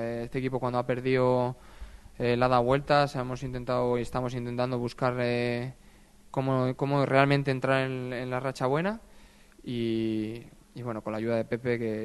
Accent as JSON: {"language": "Spanish", "town": "Madrid", "region": "Community of Madrid", "country": "Spain", "said": "Yo soy de Madrid, pero bueno, mis padres están jubilados, vienen y van, y a mí no me une nada."}